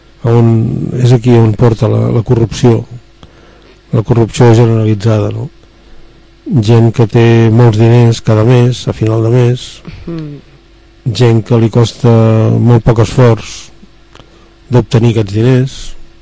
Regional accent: Sant Adrià de Besòs, Catalonia, Spain; M'impressiona perquè jo sóc de Sant Adrià de Besòs.

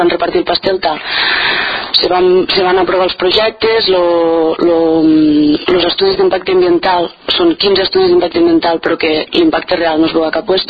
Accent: Catalonia, Spain; soc de la Terra Alta, sud de Catalunya, Terres de l'Ebre, tal i qual.

